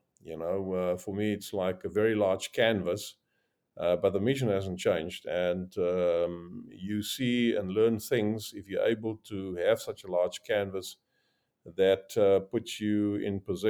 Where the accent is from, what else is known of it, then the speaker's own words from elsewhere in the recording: South Africa; moved away; And I'm South African. I've been here quite a long time.